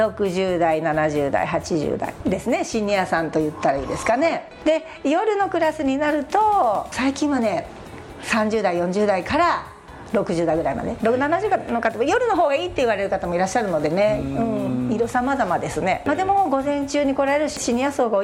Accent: Hatsukaichi, Hiroshima, Japan; 私も廿日市に生まれ育ってますので、サンチェリーの歴史とともにここで働いてまいりました。

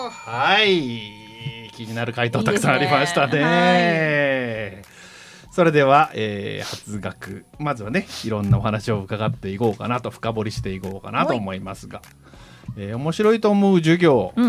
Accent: Hatsukaichi, Hiroshima, Japan; ちっちゃい頃も僕ね、廿日市出身でよく行ってたから

